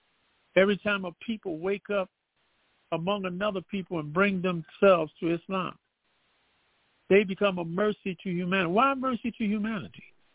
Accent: Philadelphia, Pennsylvania, United States; I grew up down in South Philly, so yes, I had a crew there that I was with.

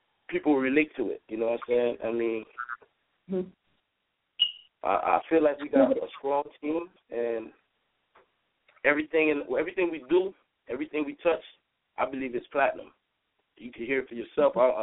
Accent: Miami, Florida, United States; But we all from Broward. I was born and raised in Little Haiti. You know what I'm saying? Miami standing up.

